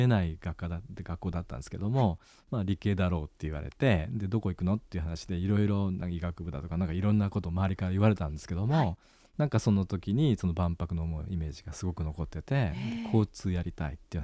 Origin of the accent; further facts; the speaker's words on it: Kyoto, Japan; 私京都生まれで、昭和のちょうど半分ぐらい、32年間京都に住んでました。